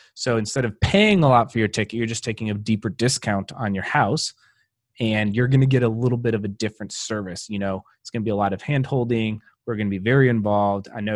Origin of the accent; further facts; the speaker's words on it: Colombia; moved away as an adult; But so I was born and raised in Colombia. My dad's Colombian, my mom's American. So I grew up my whole life down there